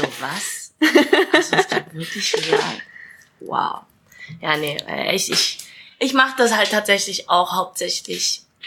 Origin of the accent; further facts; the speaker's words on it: East Germany, Germany; als Ossi-Kind quasi schon fast